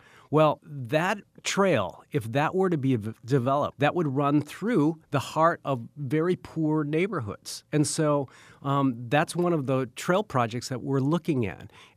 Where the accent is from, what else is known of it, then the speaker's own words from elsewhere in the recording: Milwaukee, Wisconsin, United States; also born or lived in Alaska; I spent 27 years in Alaska, but I'm from Milwaukee. I grew up on the south side